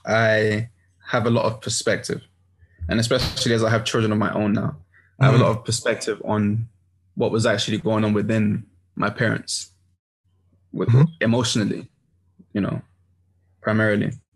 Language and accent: English; London, United Kingdom; especially as black boys growing up in London.